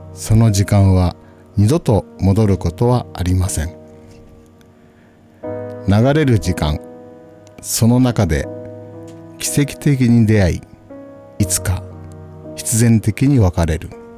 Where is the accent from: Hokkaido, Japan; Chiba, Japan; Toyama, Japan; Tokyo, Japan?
Tokyo, Japan; 東京生まれ東京育ちってことは実は私もそうなんですけれども